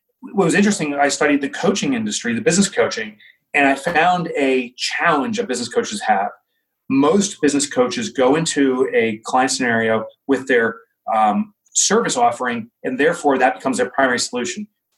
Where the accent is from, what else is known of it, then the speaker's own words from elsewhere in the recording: Boonton, New Jersey, United States; Yeah, from New Jersey. I grew up in Boonton. I'm back in Boonton.